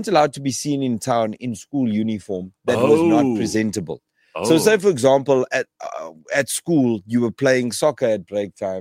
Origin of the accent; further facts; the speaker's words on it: Vryheid, KwaZulu-Natal, South Africa; like I grew up in Vryheid.